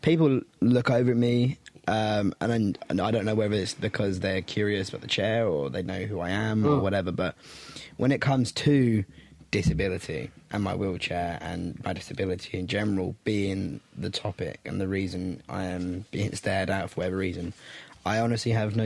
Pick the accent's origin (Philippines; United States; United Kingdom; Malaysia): United Kingdom; East of England; accent: Essex; No, I don't. I speak Essex. That's about it, really.